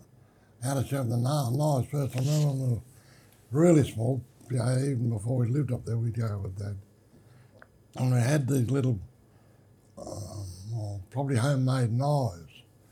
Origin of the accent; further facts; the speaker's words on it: Broken Hill, New South Wales, Australia; I was born in Broken Hill in 1947 on April the 7th. I'm the younger born of twins and went to school here till I know 6 or 7, I forget.